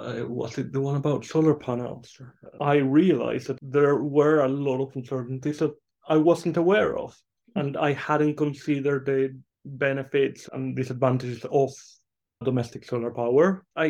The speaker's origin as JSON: {"language": "English", "country": "Argentina", "said": "I mean, I'm from Argentina"}